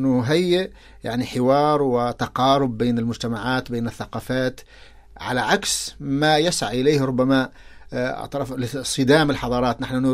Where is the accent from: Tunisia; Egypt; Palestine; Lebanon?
Tunisia; أنا رجعت إلى تونس وشفت فيها، أنا من تونس